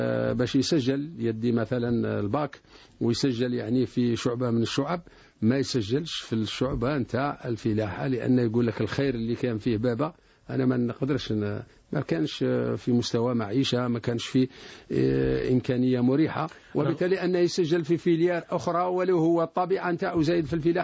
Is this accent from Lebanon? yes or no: no; Algeria; لأن وضعنا احنا كجزائريين عندنا وضع خاص